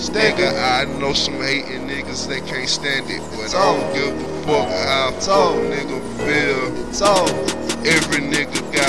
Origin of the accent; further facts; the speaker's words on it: East Coast, United States; I'm from the East Coast.